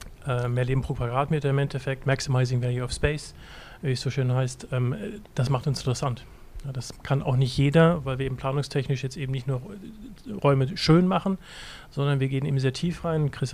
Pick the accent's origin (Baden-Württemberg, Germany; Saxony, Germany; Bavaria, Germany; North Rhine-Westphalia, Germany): Bavaria, Germany; Erlangen; also ich kenne es aus meiner Heimatstadt, Erlangen, wo man sich schon sehr intensiv damit beschäftigt.